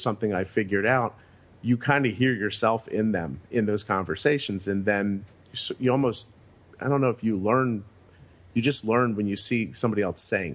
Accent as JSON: {"language": "English", "country": "United States", "said": "as an American, I pride myself on not actually knowing about most of the things that I'm talking about outside of America."}